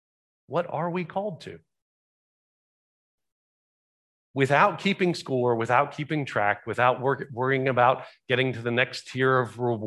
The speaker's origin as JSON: {"language": "English", "region": "Southeast", "country": "United States", "tie": "born or raised there", "said": "So, growing up in the Southeast, you could go into any BP station and there would be this rack of cards at the cash register."}